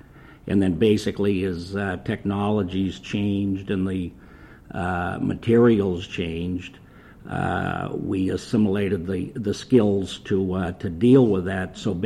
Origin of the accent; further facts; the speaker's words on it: Haverhill, Massachusetts, United States; I'm originally from Haverhill, Massachusetts, and still live in that Merrimack Valley area.